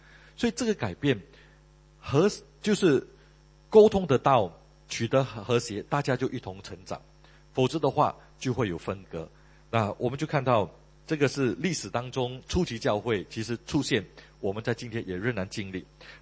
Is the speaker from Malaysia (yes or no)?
yes; Malaysia; now in Singapore; 因为我那个时候从马来西亚来到新加坡，有一段时期我是住在这个好朋友的家